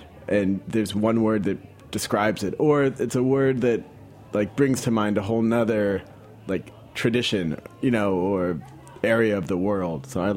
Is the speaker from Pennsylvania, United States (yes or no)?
yes; Philadelphia, Pennsylvania, United States; I grew up in Philadelphia.